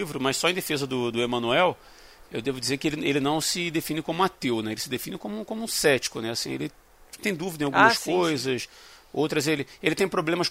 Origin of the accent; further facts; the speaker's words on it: Nilópolis, Rio de Janeiro, Brazil; Eu tenho um amigo da onde eu fui criado lá em Nilópolis